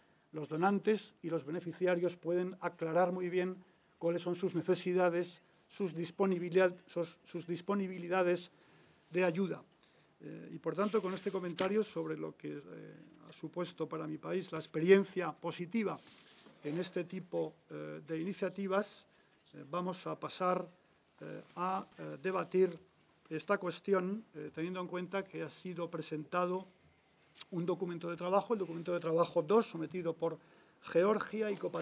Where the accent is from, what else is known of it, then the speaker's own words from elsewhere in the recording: Spain; en este momento casi desde mi capacidad nacional como español